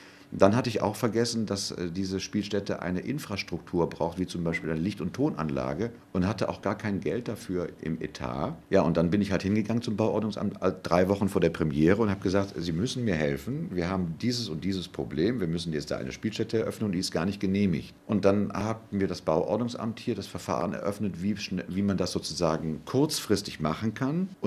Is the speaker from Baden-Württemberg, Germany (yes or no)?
no; Cologne, North Rhine-Westphalia, Germany; Naja, Köln ist ja meine Heimatstadt. Ich bin da zwar nicht geboren, aber für die Kölner bin ich kein Immi, weil als ich ein Jahr alt war, bin ich ja nach Köln gekommen. Dann bin ich ja 97 wieder nach Köln zurückgekommen.